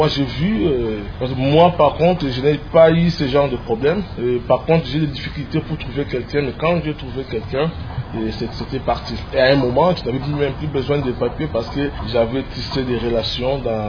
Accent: DR Congo; moved away as an adult; now in France; on s'est de Mbanga. Je suis congolais, marié, père de 3 enfants, vivant en France et espérant un jour gagner le pays.

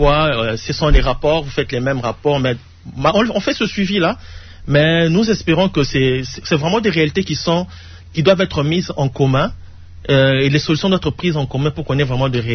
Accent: DR Congo; comme nous constatons chez nous en RDC

